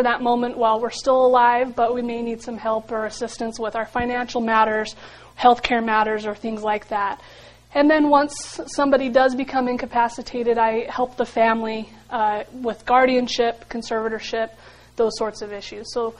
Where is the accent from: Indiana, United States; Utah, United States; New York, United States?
Utah, United States; St. George; also born or lived in Las Vegas; I grew up here in St. George, went to Dixie High School, which is where I graduated from.